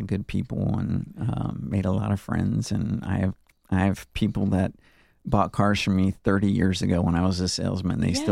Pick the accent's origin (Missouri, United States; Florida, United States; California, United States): Florida, United States; Tampa; That's where I was born, and I grew up in Tampa.